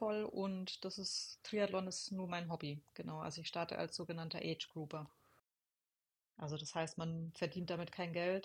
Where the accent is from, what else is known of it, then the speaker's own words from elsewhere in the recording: Herzogenaurach, Bavaria, Germany; born there; ich komme aus Herzogenaurach gebürtig, also da kommen ja Adidas und Puma her.